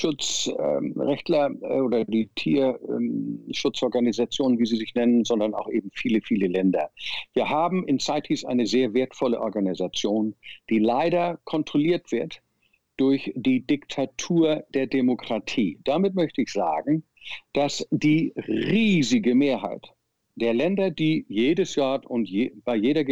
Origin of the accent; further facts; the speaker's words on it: Hamburg, Germany; Ich bin ein glücklicher Mensch, der ein Zuhause in beiden Plätzen hat. Und ich liebe beide Plätze. Vielleicht Hamburg ein klein bisschen mehr, weil es eben meine Heimatstadt ist.